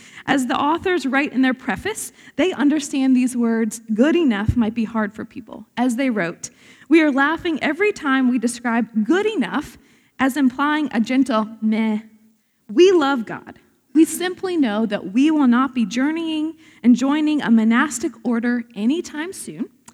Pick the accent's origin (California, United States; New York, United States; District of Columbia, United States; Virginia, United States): Virginia, United States; So I grew up just outside of Richmond, Virginia, and it's a big art area.